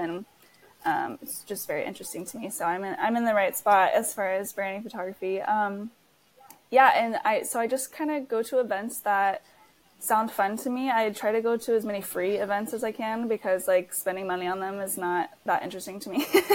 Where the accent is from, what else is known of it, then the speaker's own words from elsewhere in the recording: Florida, United States; now in Seattle, United States; because I'm not from Seattle, I'm from Florida, and I've only lived here for 3 years.